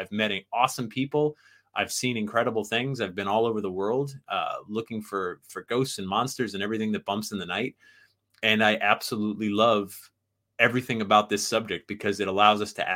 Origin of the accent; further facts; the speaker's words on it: Sandy Hook, Connecticut, United States; Way back in the beginning, I was the young whippersnapper growing up in Sandy Hook, Connecticut, and the town next to Sandy Hook is Monroe, Connecticut